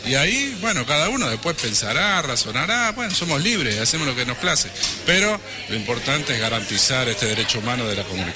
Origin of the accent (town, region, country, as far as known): Argentina